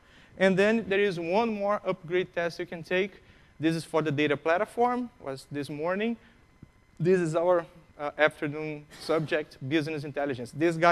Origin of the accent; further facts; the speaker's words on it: Brazil; English is a second language; I was down in Brazil, I'm from Brazil, I think I mentioned that already.